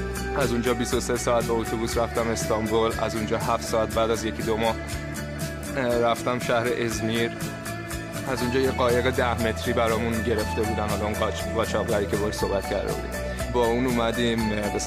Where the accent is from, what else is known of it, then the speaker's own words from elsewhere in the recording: Tehran, Tehran Province, Iran; moved away as an adult; now in Sweden; از تهران میام، 26 سالمه و تقریبا 6 ساله که سوئد زندگی میکنم.